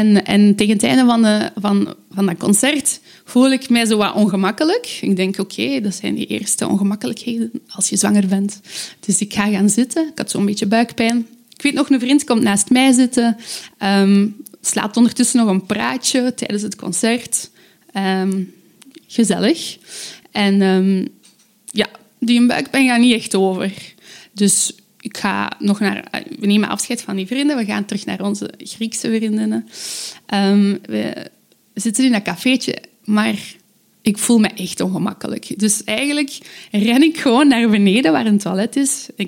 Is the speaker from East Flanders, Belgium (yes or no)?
yes; Aalst, East Flanders, Belgium; Ik zeg carnavalvakantie, want ik kom uit Aalst.